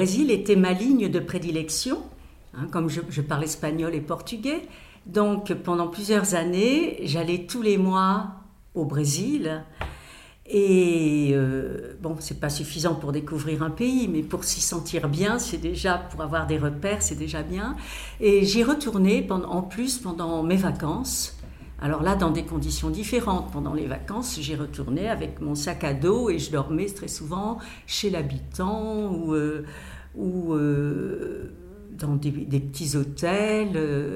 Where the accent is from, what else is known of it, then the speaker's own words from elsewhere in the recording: Bayonne, Nouvelle-Aquitaine, France; Je suis de Bayonne, voilà.